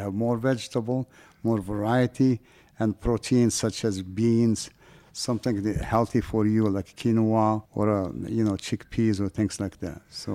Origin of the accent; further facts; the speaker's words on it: Morocco; accent: French; if you have the little French accent, even though I'm from Morocco.